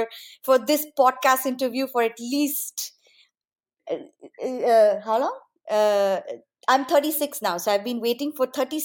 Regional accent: Dar es Salaam, Tanzania; also born or lived in Mwanza; So I was born in Mwanza, which is basically non-part of Tanzania. And I lived there probably, I'm guessing, 3 or 4 years. Until like my parents moved out to Dar es Salaam, which is a much bigger city.

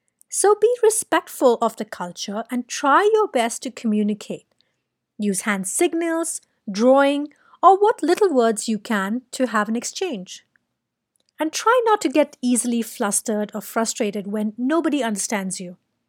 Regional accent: India; Funny thing is that even though I'm Indian

